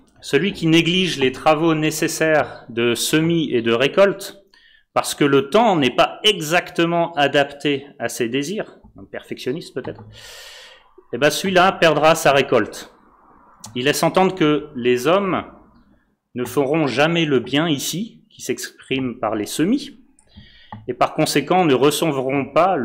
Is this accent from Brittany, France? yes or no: no; Hauts-de-France, France; Bon, désolé les nordistes qui m'écoutent, je suis un nordiste aussi.